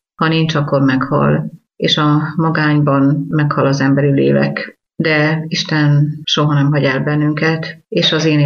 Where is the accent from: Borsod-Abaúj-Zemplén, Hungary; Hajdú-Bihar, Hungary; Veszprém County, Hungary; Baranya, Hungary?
Hajdú-Bihar, Hungary; Egyszerű paraszti családból származok Debrecen mellől.